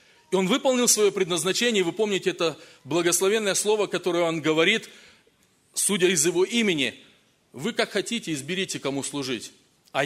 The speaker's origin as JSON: {"language": "Russian", "country": "Kazakhstan", "tie": "born or raised there", "also_born_or_lived": "Russia", "said": "я знаю, сколько я рос в Казахстане, потом в России"}